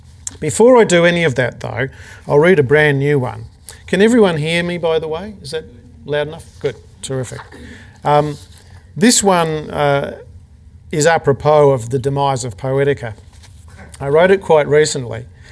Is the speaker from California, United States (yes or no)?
yes; San Francisco, California, United States; born there; I was born in 1959 in San Francisco, just down the road from where Allen Ginsberg was writing Howl.